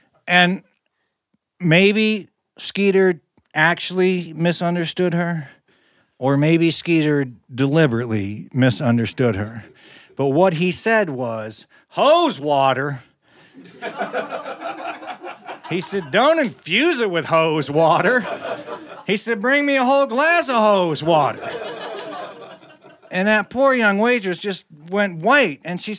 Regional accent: West Virginia, United States; So I said, "I'm from West Virginia. Do you have any West Virginia waters?"

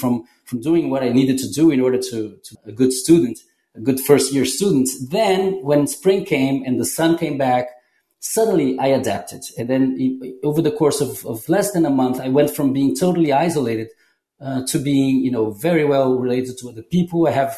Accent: Brazil; English is a second language; now in New York, United States; I'm coming from Brazil. You know, from the summer in Brazil, and I arrive in New York, and it's very dark and very cold

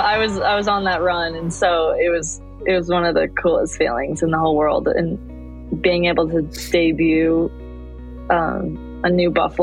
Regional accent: Michigan, United States; I'm from Michigan, so it's not very Western.

